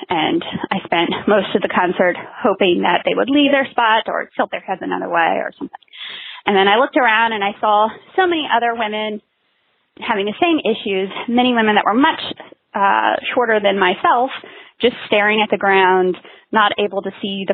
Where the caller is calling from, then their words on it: Austin, Texas, United States; I am calling from Austin, Texas.